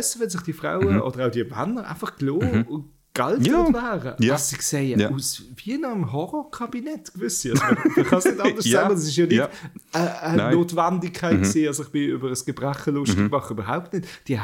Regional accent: Zurich, Switzerland; Also, bleibt bei uns, nirgends als Zürcher

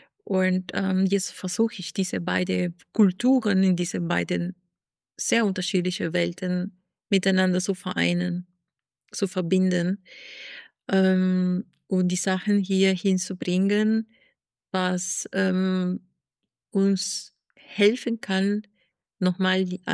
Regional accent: Lima, Peru; German is a second language; ich komme ursprünglich aus Peru. bin ich an die Küste aufgewachsen, aus der Hauptstadt in Lima. Aber meine Eltern auch kommen aus dem Norden und aus dem Süden Perus

